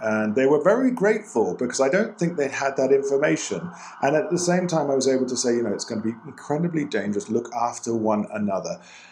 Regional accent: England, United Kingdom; I'm English. I'm a journalist.

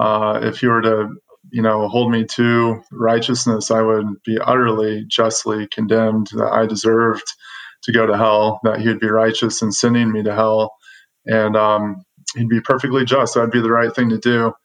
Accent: Nebraska, United States; I was at the University of Nebraska, where I'm from Nebraska

